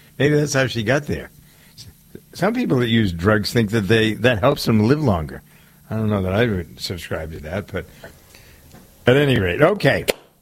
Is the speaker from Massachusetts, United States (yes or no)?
yes; Framingham, Massachusetts, United States; At least I go to the AMC theater in my hometown of Framingham